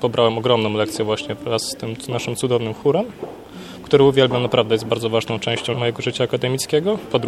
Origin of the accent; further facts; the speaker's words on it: Toruń, Kuyavian-Pomeranian Voivodeship, Poland; now in Gdańsk, Poland; Również jest blisko od mojego rodzinnego miasta, od Torunia.